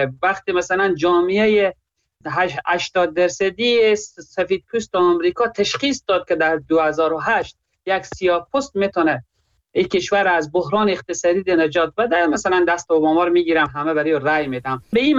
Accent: Herat, Afghanistan; از زون غرب از هراتم

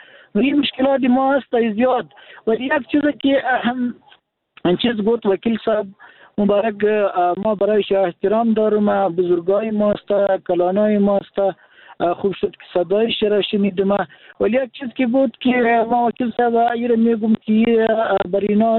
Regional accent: Daykundi, Afghanistan

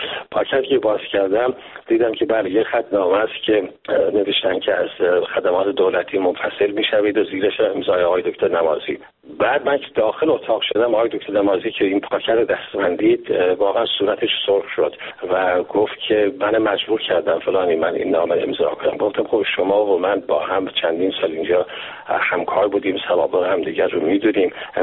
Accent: Iran; now in Canada; من سال 1987 در واقع 9 سال بعد از انقلاب از ایران خارج شدم با خانوادم.

